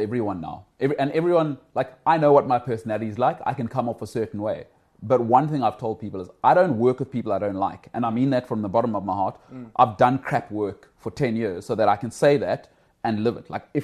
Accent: South Africa; That's lekker for me as a South African in a competitive sense

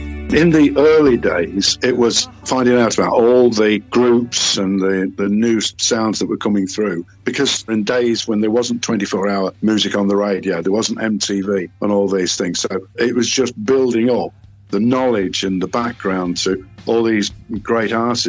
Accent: Boston, East Midlands, United Kingdom; Yeah, I'm from Boston, and the one thing that amazed me was regular adverts for Boston Gliderdrome featured alongside all the major venues

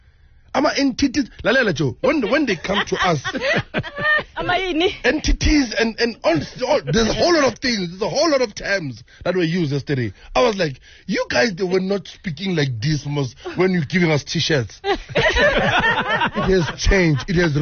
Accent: Ekurhuleni, Gauteng, South Africa; I'm from Ekurhuleni. I'm from Ekurhuleni.

